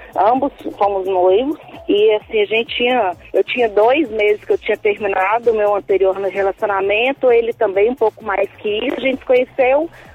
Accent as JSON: {"language": "Portuguese", "town": "Contagem", "region": "Minas Gerais", "country": "Brazil", "said": "Então, eu sou de Contagem. No momento eu tô em Betim, que eu trabalho um pouquinho longe de casa, mas eu sou de Contagem."}